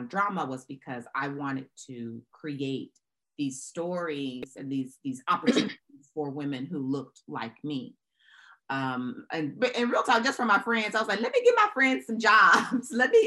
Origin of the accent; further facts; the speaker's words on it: Memphis, Tennessee, United States; it kind of mm-hmm. extends from growing up in Memphis with, you know, two amazing parents who sacrificed a lot for me.